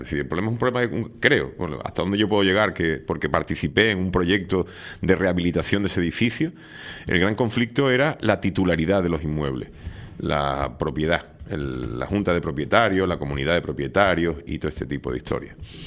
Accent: Canary Islands, Spain; Yo soy canario hace 30 años.

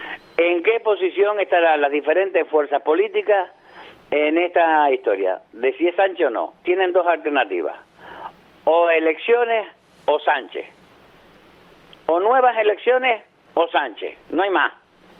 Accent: San Cristóbal de La Laguna, Canary Islands, Spain; porque soy canario, porque soy lagunero.

